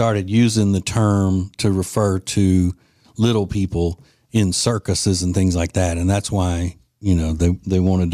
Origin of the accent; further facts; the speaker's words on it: Louisiana, United States; I'm from Louisiana, and I used to love going to New Orleans for, a few days.